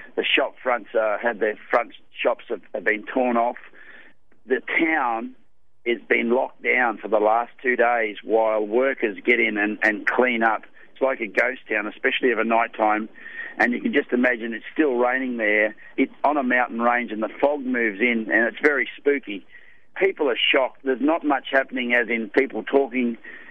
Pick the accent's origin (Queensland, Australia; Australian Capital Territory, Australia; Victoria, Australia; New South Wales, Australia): Queensland, Australia; Toowoomba; Lisa, I started in my hometown of Toowoomba, and then we moved down to Lowood